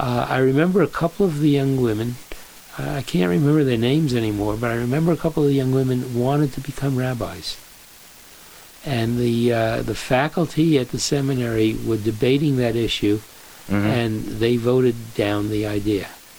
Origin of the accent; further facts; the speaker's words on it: New York, United States; Growing up in New York, you don't have to do anything Jewish to feel Jewish. A quarter of the city of the metropolitan area in New York was Jewish at the time.